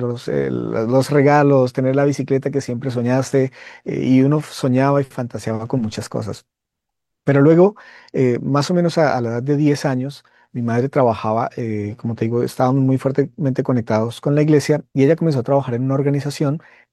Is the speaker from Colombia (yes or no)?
yes; Bogotá, Colombia; soy un joven colombiano de tu país, de Bogotá, tú eres de Cali, estamos un poco cerca, pero nací en un lugar cristiano donde mis padres asistían a la iglesia cristiana